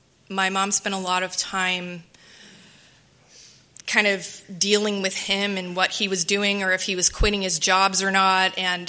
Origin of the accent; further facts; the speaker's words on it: Midwest, United States; I was a good kid. I come from the Midwest. My parents are from Kansas and Colorado.